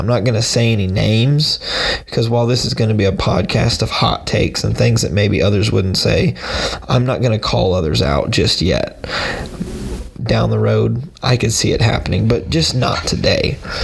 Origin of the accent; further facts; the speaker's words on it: Bryan, Texas, United States; I'm 24 years old. I'm from Bryan, Texas. I've lived here my entire life.